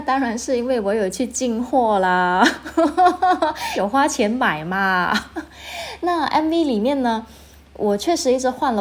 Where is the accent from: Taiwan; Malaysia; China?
Malaysia; Kuala Lumpur; 因为我就没见过什么大世面，就是土生土长，就是 KL 长大的，就没见过那种很壮观的